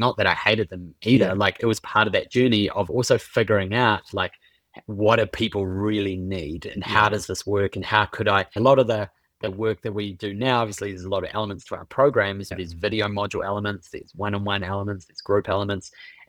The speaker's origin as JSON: {"language": "English", "country": "New Zealand", "said": "I'm also from New Zealand. I love spending time in New Zealand and seeing family there and friends."}